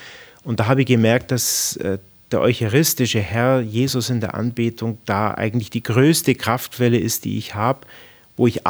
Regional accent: Bad Wörishofen, Bavaria, Germany; ich komme ja aus Bad Wörishofen, St. Justina

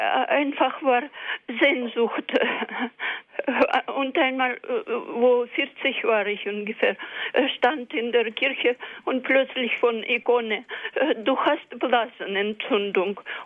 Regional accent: Russia; German is a second language; now in Germany; Ich bin Russin. Ich sage einfach so, wie ist. In Russland war ich in Kinderheim bis 15 Jahre.

